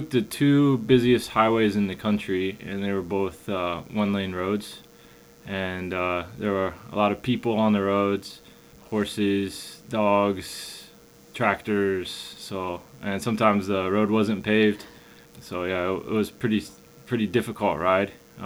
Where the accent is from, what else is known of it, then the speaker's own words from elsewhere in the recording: United States; I'm from America.